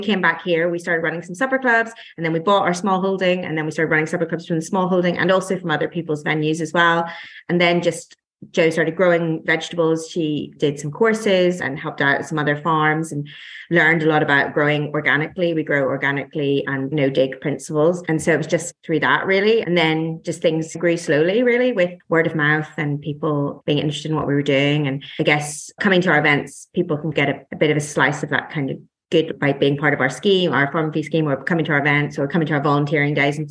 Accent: Northern Ireland, United Kingdom; now in London, United Kingdom; I'm from Northern Ireland originally. My wife is from London. We moved to London.

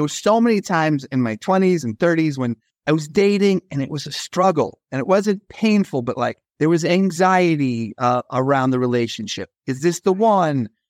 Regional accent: Colorado, United States; the big sports team, American football sports team in my home state of Colorado.

